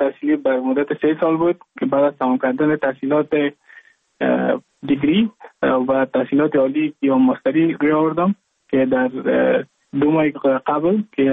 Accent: Mazar-i-Sharif, Balkh, Afghanistan; moved away as an adult; now in India; از مزار شریف هستم، از قریه شیرآباد که از قریه درفتاده مزار شریف بخش میباشم، که ما در سال 2019 ماه جون به هندوستان آمدم

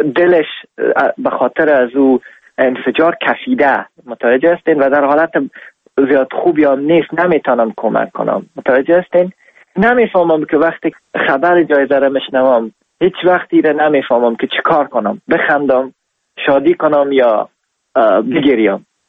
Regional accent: Afghanistan; خوشحال هستم از اینکه من افغان هستم

